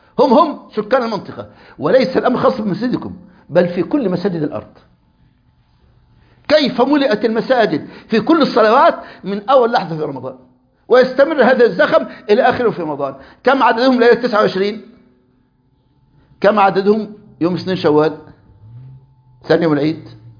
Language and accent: Arabic; Qatar; بعض المستخدمين عندنا في قطر